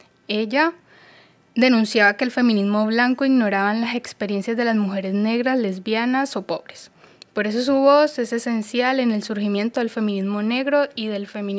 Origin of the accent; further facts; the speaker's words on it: Cali, Valle del Cauca, Colombia; De Cali, Colombia. Pero soy hija del Pacífico colombiano, que es una de las cunas de la afrocolombianidad.